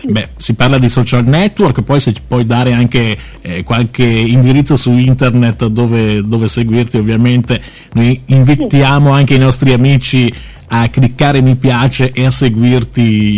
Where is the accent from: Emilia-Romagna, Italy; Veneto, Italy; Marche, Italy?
Veneto, Italy; quello ci auguriamo che tu venga anche dalle nostre parti in Veneto, così riusciamo anche ad incontrarti dal vivo